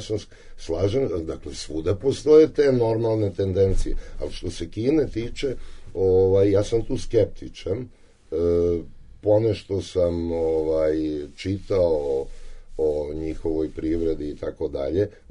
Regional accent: Southern and Eastern Serbia, Serbia; Mislim, ja sam čovjek sa Borske reke i jako dobro znam kako to izgleda.

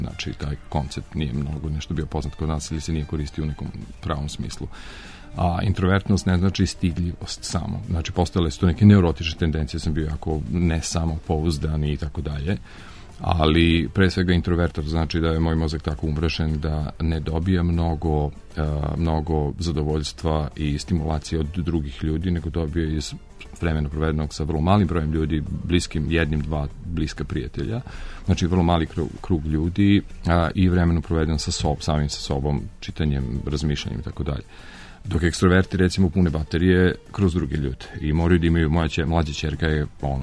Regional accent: Smederevo, Šumadija and Western Serbia, Serbia; now in Belgrade, Serbia; Radio Smederevo, u mom rodnom gradu. Pre nego što sam prešao u Beograd, profesionalno preselio se i profesionalno i lično da živim u Beogradu, jer sam pre toga, pre posla u radiju, studirao faktički u Beogradu.

